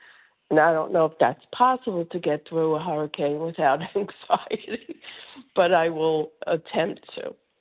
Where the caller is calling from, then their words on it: Florida, United States; from Florida.